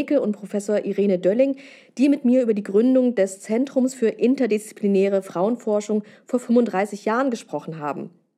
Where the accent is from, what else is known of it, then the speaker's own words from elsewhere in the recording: East Germany, Germany; Ich als Ostdeutsche, die aber eben auch die DDR gar nicht bewusst mitbekommen hat